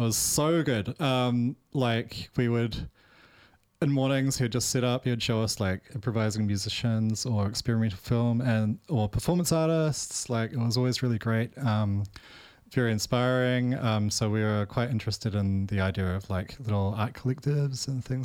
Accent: Beach Haven, Auckland, New Zealand; Okay, so met Dave. We're both from Beach Haven.

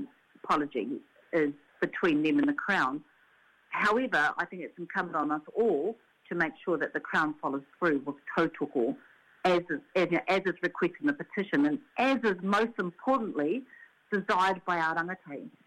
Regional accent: Taranaki, New Zealand; I'm from Taranaki and was on the whenua that was receiving it.

